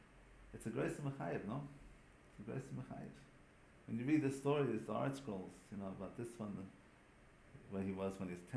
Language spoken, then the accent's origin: English; St. Louis, Missouri, United States; St. Louis that I grew up in, today it's a little bit closer, but St. Louis I grew up in is very, very, very far from Kisei HaKovet.